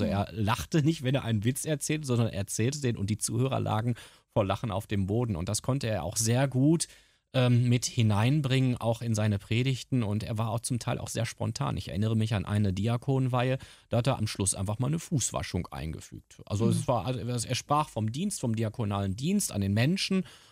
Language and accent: German; North Rhine-Westphalia, Germany; born or raised there